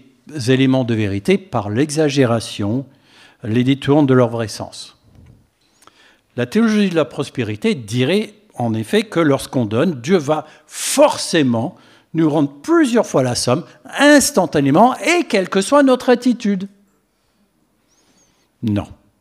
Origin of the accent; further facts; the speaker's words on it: United States; French is a second language; now in France; Comme vous le savez, je suis américain, mais installé en France depuis de longues années.